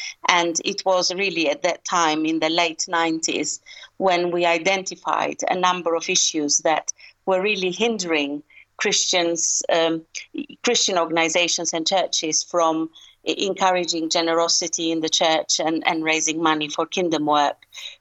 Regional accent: Albania; English is a second language; moved away; I'm originally from Albania, so I often travel back to visit my family.

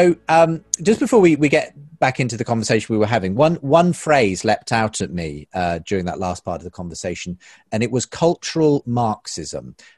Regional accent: United Kingdom; And I see this from over here in the UK as a Brit

